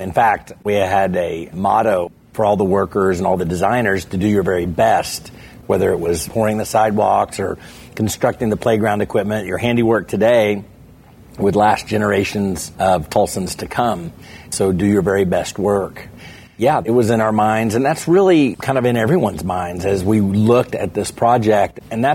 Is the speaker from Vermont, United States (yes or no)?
no; Limestone, Maine, United States; born there; I was born in Limestone, Maine, on an Air Force base. My father was in the military. My mom and I went to Indianapolis while he was in Vietnam.